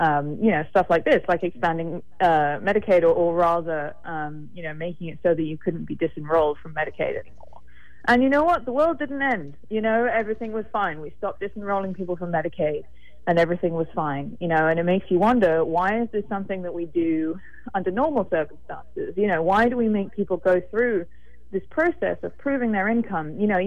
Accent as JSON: {"language": "English", "country": "United Kingdom", "said": "You know, I'm from Britain."}